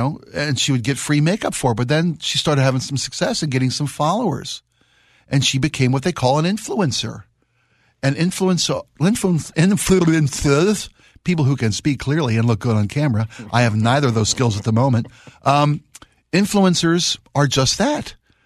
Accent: Baltimore, Maryland, United States; I was born and raised in Baltimore, as I mentioned.

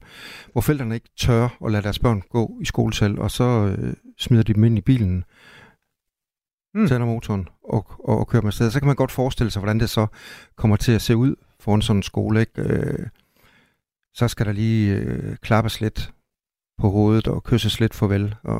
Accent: Vejle, Region of Southern Denmark, Denmark; Nej, nu er jeg selv fra Vejle, så det ved jeg alt om.

